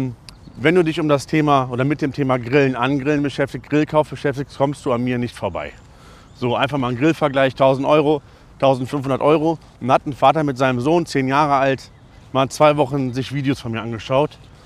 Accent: North Rhine-Westphalia, Germany; Ich komme ja aus dem Rechtsrheinischen

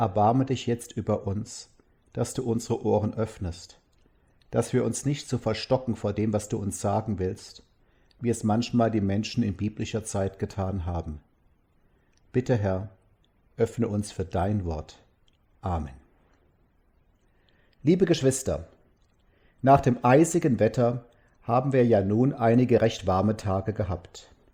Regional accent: Mosbach, Baden-Württemberg, Germany; Auch in meiner Heimatstadt Mosbach haben die Leute früher Wein angebaut, auf den Hängen über der Stadt.

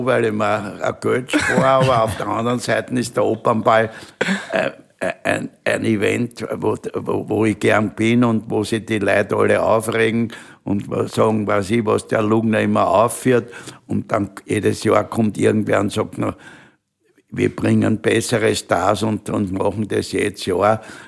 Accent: Vienna, Austria; Ich bin ein Wiener und ich bin stolz drauf.

